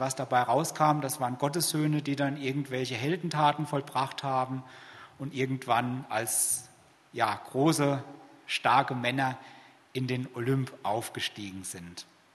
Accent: Kirchheim, Germany; In Kirchheim gibt es bald eine Umgehungsstraße. Yeah. Ich komme aus Kirchheim, ich habe da 30 Jahre lang drauf gewartet.

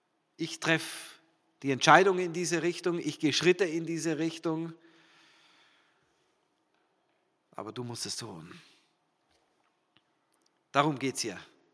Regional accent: Germany; Hey, wir sind Deutsche. Es ist in uns drin, in unserer Kultur.

